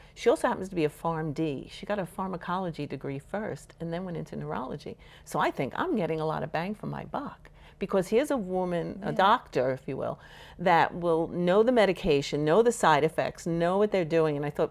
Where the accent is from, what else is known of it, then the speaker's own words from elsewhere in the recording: United States; Here's my hesitation in saying as an American, because we're a country that was founded based on freedom.